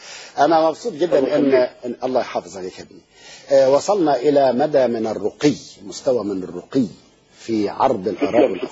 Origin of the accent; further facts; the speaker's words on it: Egypt; احنا عندنا في مصر نقول ايه